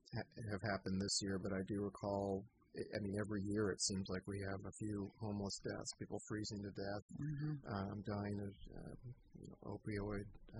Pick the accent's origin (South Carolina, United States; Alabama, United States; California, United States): California, United States; Silicon Valley; also born or lived in Los Angeles; I mean, I grew up in the Silicon Valley, and I lived in L.A. before